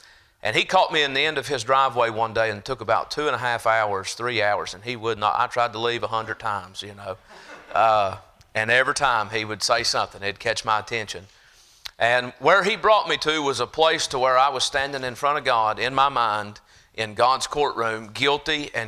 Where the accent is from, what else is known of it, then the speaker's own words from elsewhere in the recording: Virginia, United States; now in Carthage, United States; I'm originally from Virginia. I'll get into that in a minute, but we live now in Carthage, Tennessee.